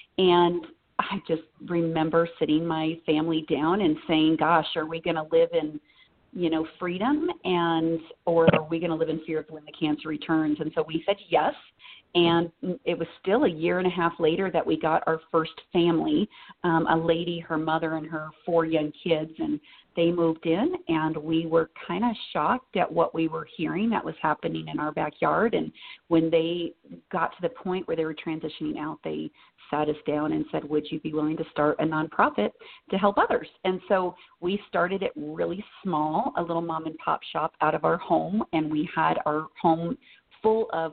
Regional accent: Nebraska, United States; now in Utah, United States; So we're from Nebraska, not from Utah, and my husband and I got transferred to Utah

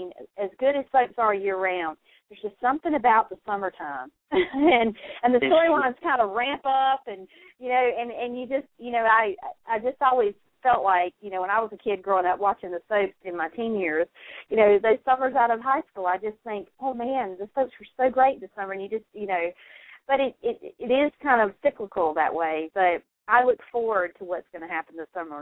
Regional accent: North Carolina, United States; Well, I'm from North Carolina, and I'm based out of North Carolina.

